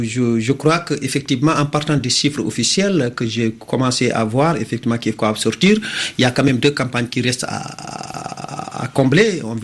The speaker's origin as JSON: {"language": "French", "region": "Saint-Louis", "country": "Senegal", "said": "moi je suis originaire de la région de Saint-Louis"}